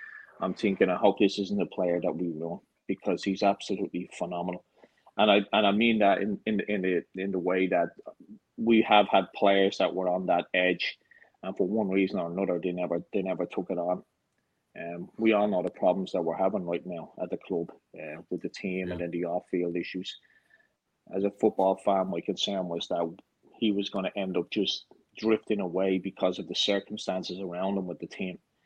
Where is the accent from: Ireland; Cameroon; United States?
Ireland; Me as an Irish supporter, I don't want to see it, but you know.